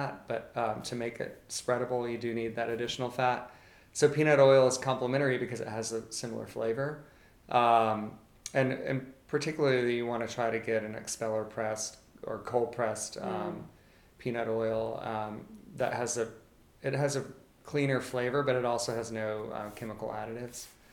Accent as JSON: {"language": "English", "region": "Georgia", "country": "United States", "said": "One is that I'm from Georgia, and Georgia's the largest producer of peanuts in our country."}